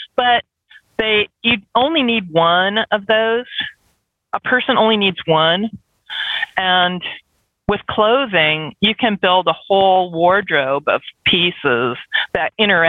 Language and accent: English; California, United States; I was raised in California, so in Northern California